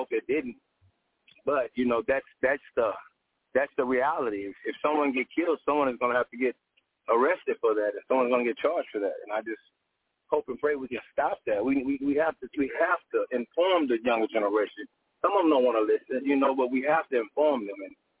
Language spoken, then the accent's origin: English; Fort Worth, Texas, United States; I was born and raised in Fort Worth. And as a youth coming up, I was raised up on the South Side.